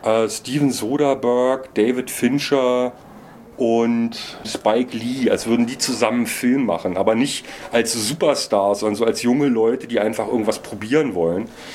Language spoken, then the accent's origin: German; Berlin, Germany; besonders für mich als Berliner eben auch so fast schon tragisch